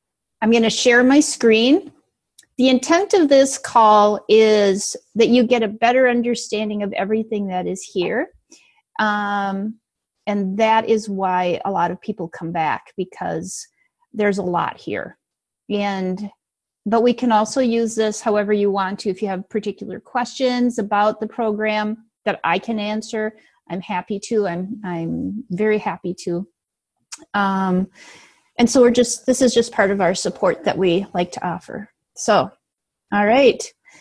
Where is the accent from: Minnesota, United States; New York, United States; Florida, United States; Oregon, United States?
Minnesota, United States; Minneapolis; I live along the Minnesota-Iowa border. I grew up in Minneapolis.